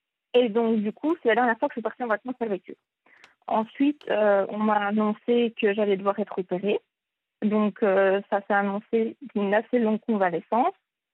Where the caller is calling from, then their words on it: Belgium; Je viens de Belgique et j'ai 23 ans.